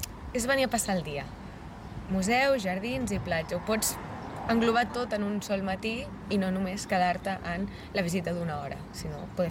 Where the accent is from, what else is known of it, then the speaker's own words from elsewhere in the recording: El Vendrell, Catalonia, Spain; Jo sóc del Vendrell, llavors la figura de Pau Casals ja la coneixia, perquè a part, des de ben petit l'aprens i creixes amb aquesta figura.